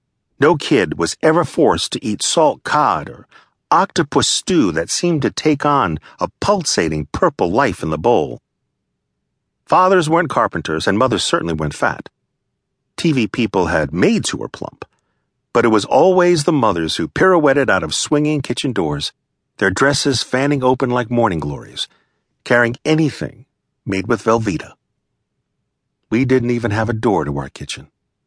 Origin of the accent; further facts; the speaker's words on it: Fall River, Massachusetts, United States; If you looked at a map, my hometown of Fall River, Massachusetts, was pretty much in the geographic armpit of the state.